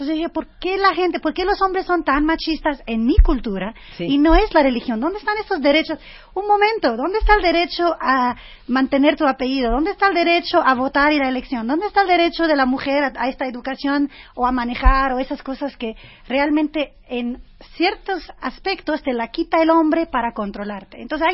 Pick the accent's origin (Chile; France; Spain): France; Spanish is a second language; quería ver realmente en Francia, crecí en Francia